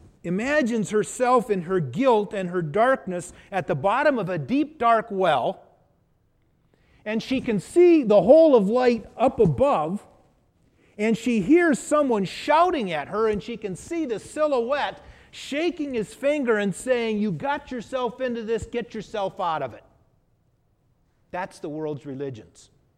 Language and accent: English; Oregon, United States; Ever since growing up on the Oregon coast